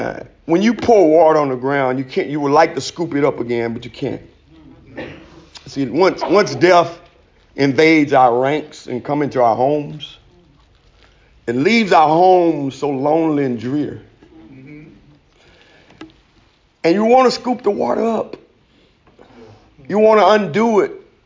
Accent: Hemphill, Texas, United States; now in Houston, United States; I'm from Hemp Hill

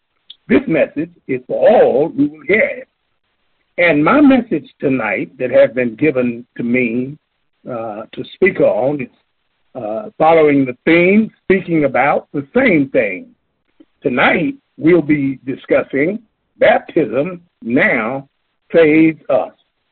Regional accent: Lubbock, Texas, United States; That's my homeboy from Lubbock, my hometown.

